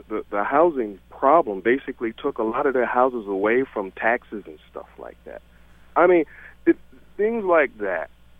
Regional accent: East Coast, United States; now in Portland, United States; am originally from the East Coast, and they had gentrification on the East Coast, but I never thought it'd come out this far.

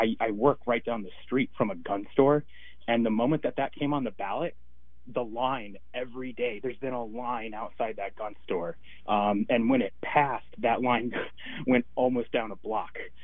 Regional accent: Arizona, United States; I'm from Arizona. You know, so I got to be around them.

